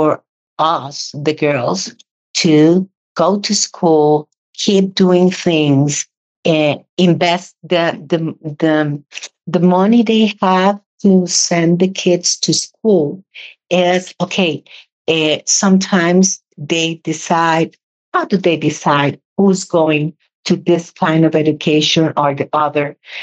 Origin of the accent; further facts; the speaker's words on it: Costa Rica; also born or lived in Cuba; in my family, I was born in Cuba, and I came to Costa Rica when I was small.